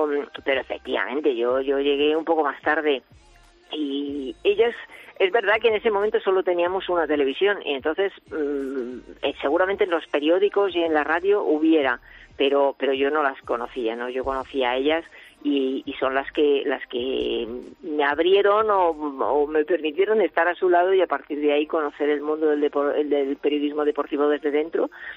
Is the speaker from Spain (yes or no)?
yes; Spain; los que somos periodistas españoles